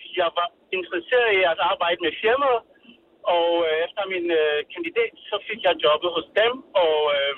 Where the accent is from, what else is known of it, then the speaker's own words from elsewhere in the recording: Cameroon; now in Greve, Denmark; Jeg er fra Cameroon.